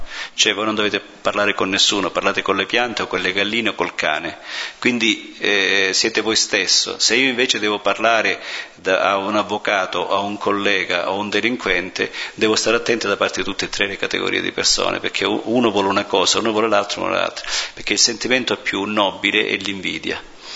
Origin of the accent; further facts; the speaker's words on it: Gerace, Calabria, Italy; il mio paese è bellissimo. Il mio paese si chiama Gerace ed è bello come Todi o come Gubbio, come Assisi.